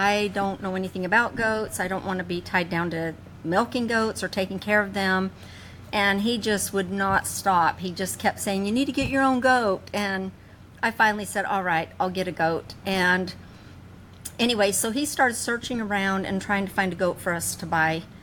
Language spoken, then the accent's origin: English; Idaho, United States; moved away; Yeah, I was raised in Idaho and moved to Alabama 30 years ago.